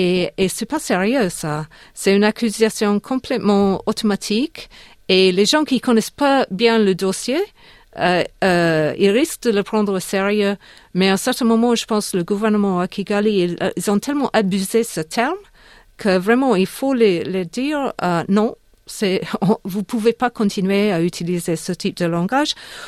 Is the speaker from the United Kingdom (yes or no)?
yes; England, United Kingdom; now in Australia; je le sais chez moi, en Angleterre.